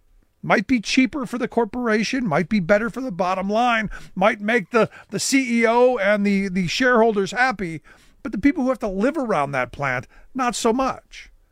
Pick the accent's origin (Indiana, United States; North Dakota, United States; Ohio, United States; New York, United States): Ohio, United States; Cleveland; my hometown of Cleveland gets a bad rap.